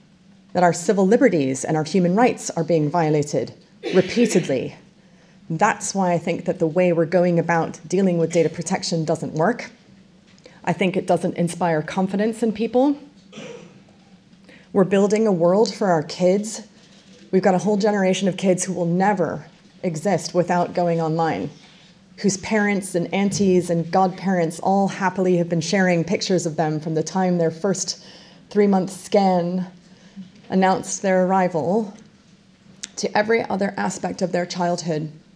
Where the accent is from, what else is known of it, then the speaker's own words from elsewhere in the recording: United States; now in United Kingdom; because I grew up in the United States and I've moved here and I'm watching the American eyeballing of the NHS with great interest because I've lived it.